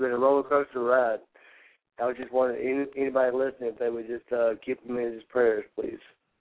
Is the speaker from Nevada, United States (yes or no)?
no; Georgia, United States; now in Memphis, United States; I'm actually near Memphis, man, but I'm still I'm on Hawks, man. Yes, sir. I was raised in Georgia, so yes, sir.